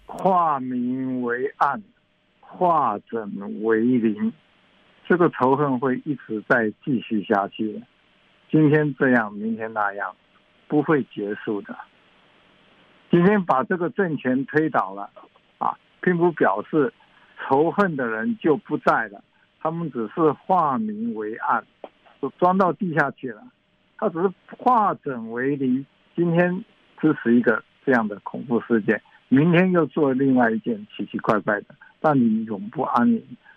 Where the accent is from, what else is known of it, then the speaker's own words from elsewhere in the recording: China; 我们中国人自己的文化